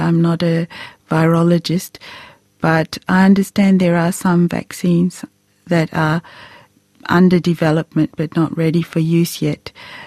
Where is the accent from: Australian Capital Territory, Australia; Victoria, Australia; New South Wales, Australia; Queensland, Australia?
Australian Capital Territory, Australia; Canberra; I grew up in Canberra